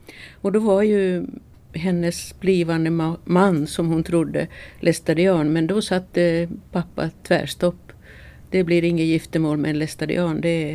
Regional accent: Finland; born there; Jag är född i Finland mitt i Leråken.

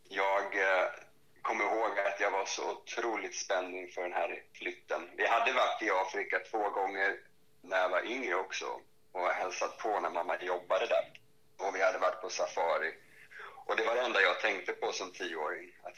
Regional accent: Lidingö, Stockholm County, Sweden; Jag är född på Lidingö faktiskt.

